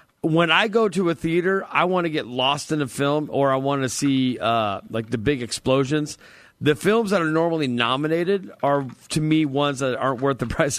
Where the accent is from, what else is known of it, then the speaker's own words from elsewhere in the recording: Los Angeles, California, United States; I grew up in La La Land